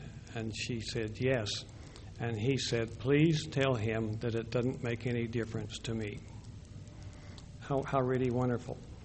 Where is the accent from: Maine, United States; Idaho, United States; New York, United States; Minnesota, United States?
Idaho, United States; Sugar City; I was raised in Sugar City, Idaho, to parents that were lived about as close to Christ as any people that I can think of.